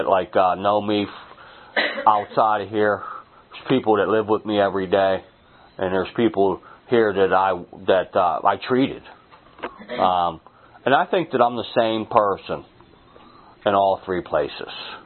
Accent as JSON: {"language": "English", "region": "Pennsylvania", "country": "United States", "said": "I really like this meeting. I'm from Beaver County."}